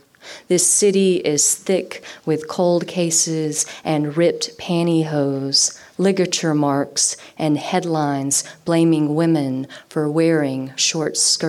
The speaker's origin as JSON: {"language": "English", "region": "Louisiana", "country": "United States", "said": "I'm from the South, so I'm from Louisiana, and we are all the stereotypes of alcoholics"}